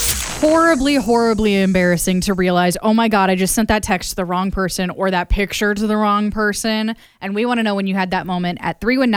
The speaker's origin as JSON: {"language": "English", "town": "Anamosa", "region": "Iowa", "country": "United States", "said": "So it was just like me saying, oh, I'm from Anamosa or something."}